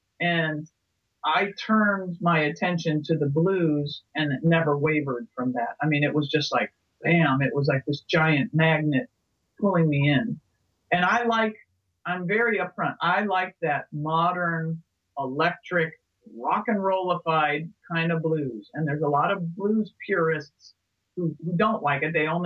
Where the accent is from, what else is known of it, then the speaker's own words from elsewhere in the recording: Illinois, United States; Even though I grew up in Illinois, I didn't know about the Chicago blues scene because I was in little dinky rural kind of Illinois.